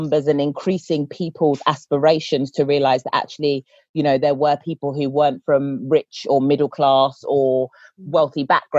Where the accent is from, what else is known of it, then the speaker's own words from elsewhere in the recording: London, United Kingdom; So my family came to the UK from Sierra Leone. So very much representing West Africa, born and brought up in terms of most of my childhood and adult life in Southeast London.